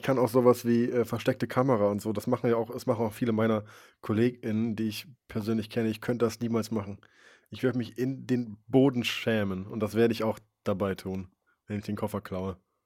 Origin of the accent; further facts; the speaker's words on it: Wipperfürth, North Rhine-Westphalia, Germany; born there; In Wipperfürth, ja. Das ist in Nordrhein-Westfalen, im Bergischen Land, so 40 Kilometer von Köln weg.